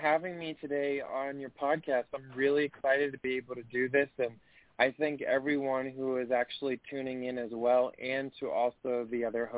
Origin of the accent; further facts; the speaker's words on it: Aiken, South Carolina, United States; Absolutely. I actually am from Aiken, South Carolina. I was born in North Carolina. My dad was in the Marine Corps.